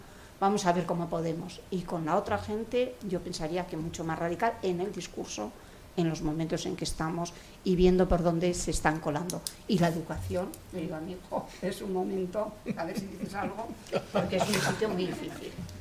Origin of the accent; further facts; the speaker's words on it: Basque Country, Spain; Porque nosotras, fíjate que somos vascas